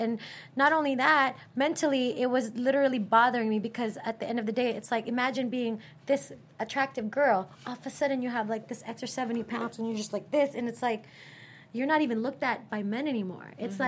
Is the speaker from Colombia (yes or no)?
no; Philippines; now in United States; None of my family, I'm from the Philippines, so none of my family